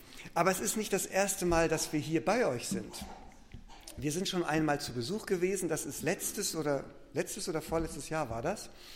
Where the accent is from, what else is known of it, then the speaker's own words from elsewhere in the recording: Northern Germany, Germany; Ich komme aus Norddeutschland ursprünglich, da ist alles flach.